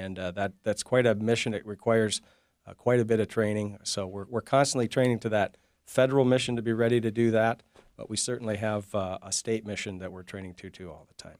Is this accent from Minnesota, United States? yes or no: yes; Duluth, Minnesota, United States; moved away as an adult; I grew up in Duluth and actually went away to college and joined the Navy through Navy ROTC as a good way to pay for school.